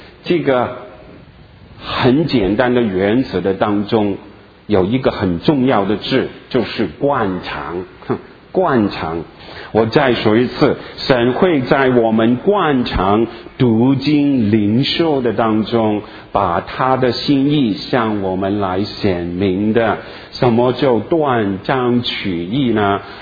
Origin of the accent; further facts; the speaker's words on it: Guangdong, China; 我广东人，饮茶吃饭